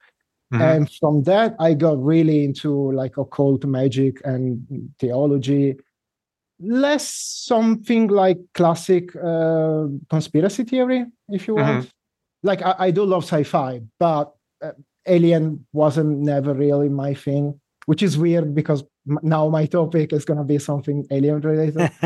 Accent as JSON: {"language": "English", "country": "India", "tie": "born or raised there", "also_born_or_lived": "Indonesia", "said": "I grew up in India and Bali."}